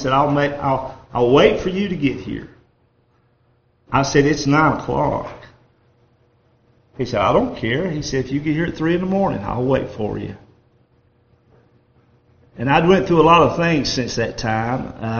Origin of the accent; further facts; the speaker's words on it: North Carolina, United States; I mean, I was raised in Avery County. I know about these hollers and hills.